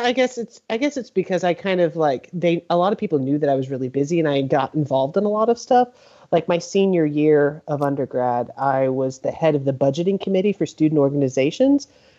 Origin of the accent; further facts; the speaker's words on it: Peru, Indiana, United States; I am originally from Peru, Indiana, which is like north central Indiana. It's an hour and a half north of Indianapolis, like straight north.